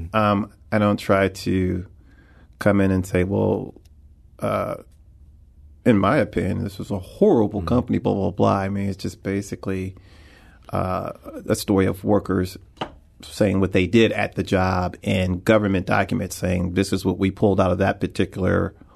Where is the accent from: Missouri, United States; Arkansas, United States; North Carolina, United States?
Missouri, United States; St. Louis; because I live here, born and raised in St. Louis, and I didn't want to make a film that people looked at and said, boy, St. Louis, what a disaster that whole city must be.